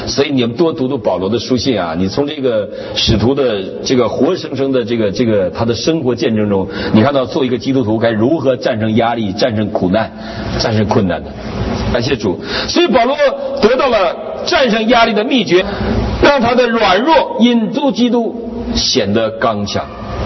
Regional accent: Northeast China, China; 我们东北人呢，吃早餐是全每一天是最正的正餐。

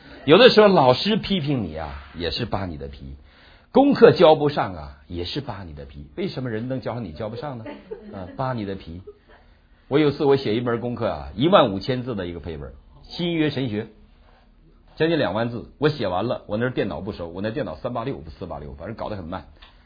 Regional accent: China; 我们大陆人不懂规矩，大陆人从文化当中长大的

